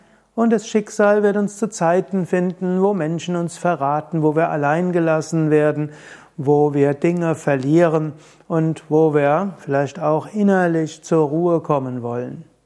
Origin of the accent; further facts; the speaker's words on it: Gensingen, Rhineland-Palatinate, Germany; Und da gab es eben auch in Bingen gab's Fastnachtsumzüge und nach Mainz sind wir manchmal gefahren und dem Ort, wo ich herkomme, Gensingen auch.